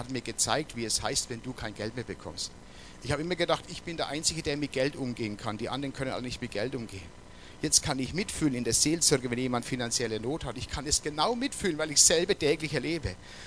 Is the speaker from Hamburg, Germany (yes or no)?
no; Bavaria, Germany; Bei uns in Oberfranken gibt es diese Thüringer Coburger Bratwürste, die schmecken gut.